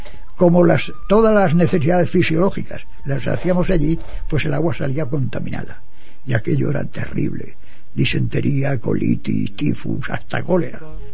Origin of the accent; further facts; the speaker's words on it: Almansa, Castilla-La Mancha, Spain; pero Almansa no hay más que en mi pueblo.